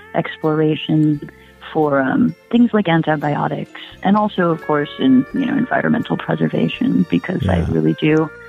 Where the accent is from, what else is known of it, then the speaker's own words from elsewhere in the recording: Hawaii, United States; so I feel that connection very strongly, you know, just from being local and also from, you know, being Hawaiian and my just having all my family here.